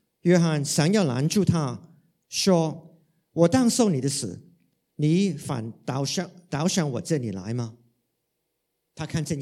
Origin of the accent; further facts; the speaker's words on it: Hong Kong; first language Cantonese; Chinese is a second language; 其实呢，我平常不是一个说普通话的人，平常呢，我是一个说广东话的人，我在香港成长，所以呢，我说的普通话都是很普通，很普通的普通话。